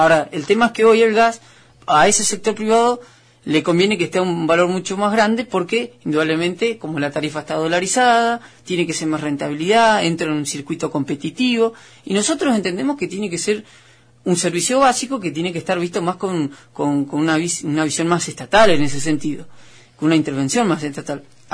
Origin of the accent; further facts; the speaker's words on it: Patagonia, Argentina; somos estas provincias de la Patagonia